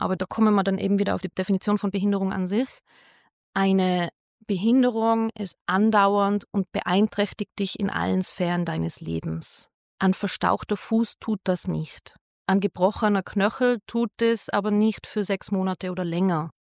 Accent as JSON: {"language": "German", "country": "Austria", "said": "Wem es noch nicht aufgefallen ist, ich bin aus Österreich."}